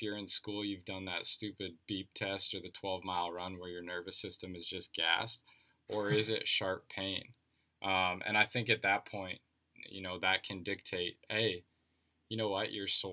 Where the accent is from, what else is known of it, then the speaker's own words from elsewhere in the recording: Grand Forks, North Dakota, United States; Dude, I'm from Grand Forks.